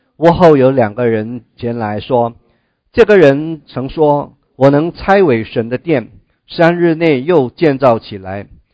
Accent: China; 我们中国人哈，有些的话呢，就是很有意思的哈

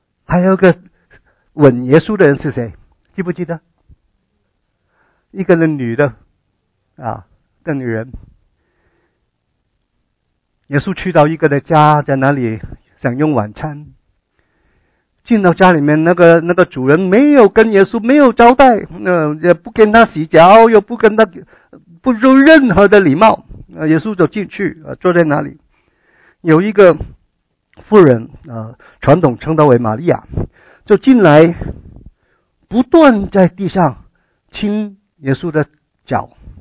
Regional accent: China; 我们中国人应该很明白什么叫做礼嘛，对不对？我们中国人称为礼仪之邦

